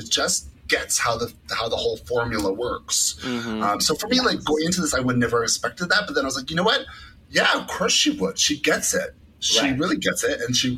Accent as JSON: {"language": "English", "town": "Toronto", "region": "Ontario", "country": "Canada", "said": "And again, we're all from Toronto, so we know her."}